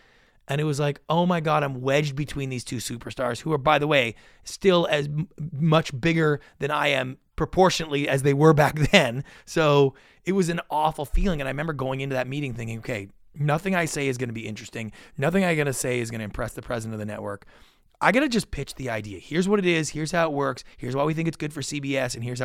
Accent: Canada; Yeah, so, you know, I grew up in Canada.

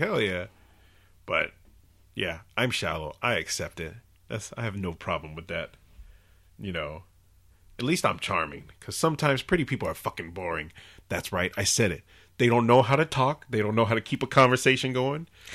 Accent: Atwater, United States; Growing up in Atwater, I had 7 cousins who used to live down the street from me.

